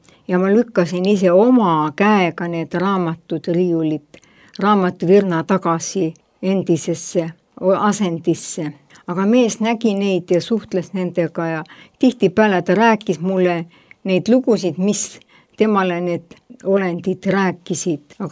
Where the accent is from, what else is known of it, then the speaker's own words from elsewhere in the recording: Põlva County, Estonia; Räägin teile enda loo. Olen sündinud ja kasvanud Põlvamaal ühes väikeses külas Võhanta jõe ääres.